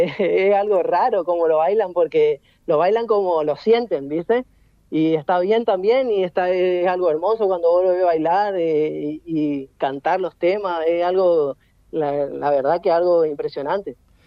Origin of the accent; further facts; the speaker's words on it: Argentina; now in Italy; Baltasar y yo somos el único argentino